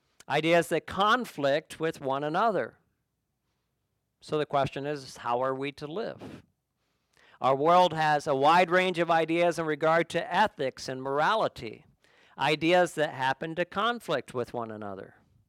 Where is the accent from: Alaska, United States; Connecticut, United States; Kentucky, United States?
Kentucky, United States; Growing up in Kentucky, Mammoth Cave, you got to have that experience at least once